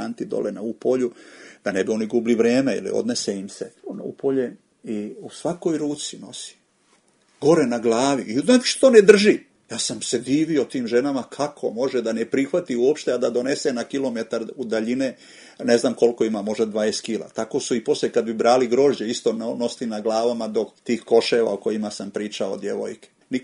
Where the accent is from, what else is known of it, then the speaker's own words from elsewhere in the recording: Raštević, Zadar County, Croatia; Cijela škola bi išla tamo, recimo, kod nas u Benkovac, mi iz Raštevića, tih 6 kilometara, to je.